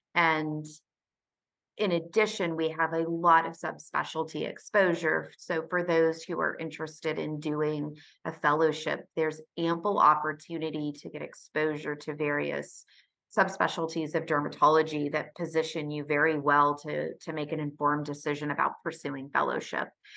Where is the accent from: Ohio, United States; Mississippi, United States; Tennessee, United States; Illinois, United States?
Tennessee, United States; Nashville; It is my hometown. I am a Nashville native, which now makes me a unicorn because there are so many people that have moved to Nashville from elsewhere